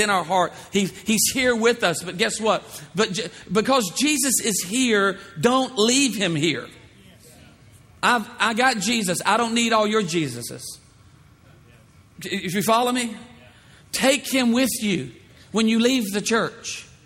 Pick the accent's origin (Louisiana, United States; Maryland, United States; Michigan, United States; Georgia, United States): Louisiana, United States; It's a long sentence, but we are smart people. We are from Louisiana.